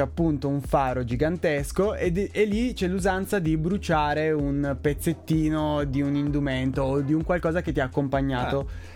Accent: Nichelino, Piedmont, Italy; Io sono di Torino, di Nichelino, che è qua vicino. Sono un classico torinese, quindi ho tutti i nonni che arrivano da altre parti d'Italia, però amo molto la mia città, amo Torino, amo i suoi dintorni

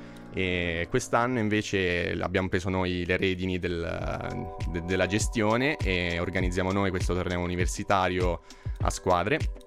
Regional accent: Pescara, Abruzzo, Italy; con diciamo il gruppo universitario della mia città natale di Pescara.

